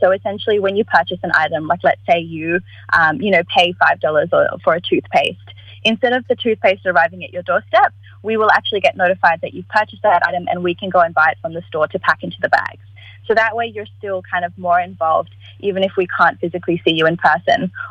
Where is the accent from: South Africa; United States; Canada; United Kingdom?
South Africa; accent: South African; So I've lost my South African accent, so I think I can pronounce it a little better.